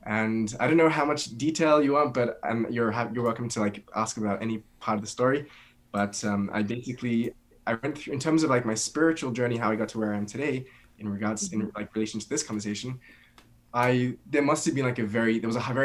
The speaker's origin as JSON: {"language": "English", "town": "Sydney", "region": "New South Wales", "country": "Australia", "tie": "born or raised there", "said": "I was born in Sydney, Australia, just near the beach, Bondi. And I grew up in a Hasidic community"}